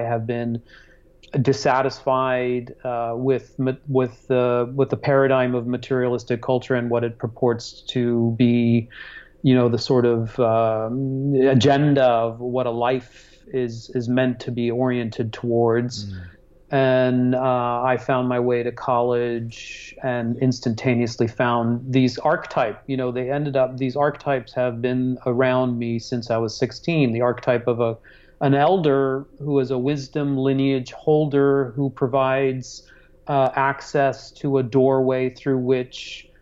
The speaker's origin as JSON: {"language": "English", "country": "Hong Kong", "tie": "born or raised there", "also_born_or_lived": "Singapore", "said": "I was born in Singapore and raised in Hong Kong, and already had a very multicultural, multi-heritage"}